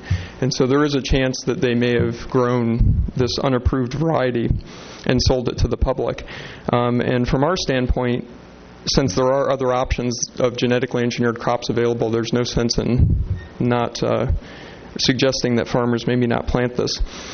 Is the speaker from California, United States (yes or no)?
yes; Cambria, California, United States; I'm from Cambria.